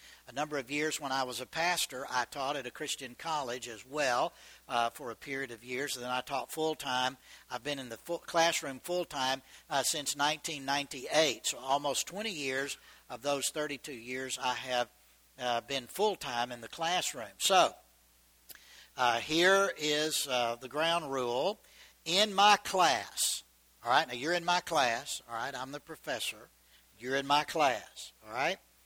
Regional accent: Georgia, United States; moved away as an adult; now in Texas, United States; I'm not a native Texan, by the way. I was born and raised in Georgia.

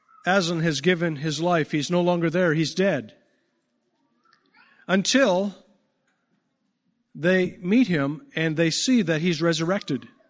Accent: Winkler, Manitoba, Canada; Growing up in Bible Belt country, like Winkler, Manitoba, we just assume everybody believes in the resurrection.

